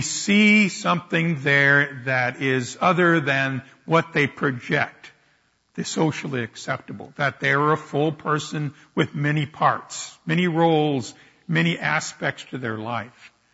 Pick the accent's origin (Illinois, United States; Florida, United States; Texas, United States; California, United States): Florida, United States; Jacksonville; my hometown, Jacksonville.